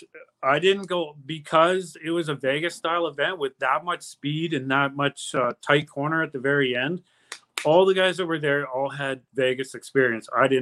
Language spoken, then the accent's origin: English; Canada; the funnest stuff was me being Canadian and them being from North Carolina.